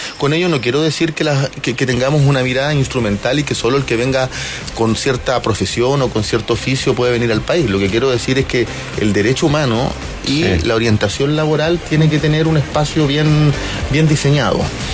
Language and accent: Spanish; Antofagasta, Chile; Yo soy de Antofagasta.